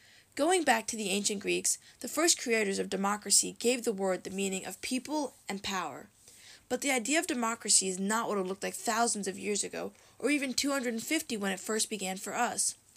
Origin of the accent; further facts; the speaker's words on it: United States; However, growing up in America, it's easy to overlook everything we have by focusing on everything we don't